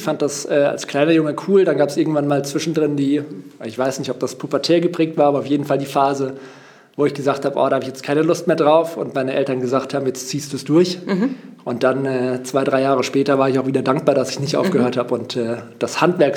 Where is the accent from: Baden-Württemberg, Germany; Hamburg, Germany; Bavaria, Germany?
Baden-Württemberg, Germany; Ich bin in der Nähe von Heidelberg aufgewachsen, habe dort mein Abitur gemacht und dann eben, wie du gesagt hast, meinen Bachelor in Mannheim angefangen